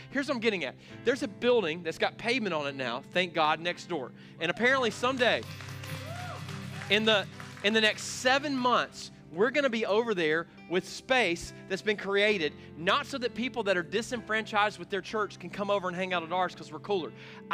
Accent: Greenville, South Carolina, United States; I grew up in South Greenville around the Woodmont High School community, blue-collar community that had a lot of forced integration.

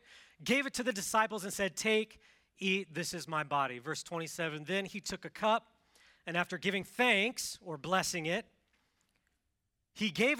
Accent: Washington, United States; I grew up in Washington State, the Pacific Northwest, so it's wet there.

